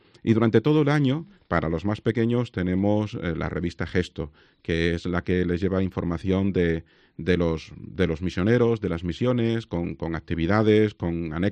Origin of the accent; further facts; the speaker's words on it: Villamiel, Spain; born there; lo celebré en mi pueblo, en donde me ordené en concreto, con la gente del pueblo donde nací, que es Villamiel, y fue una fiesta y una alegría.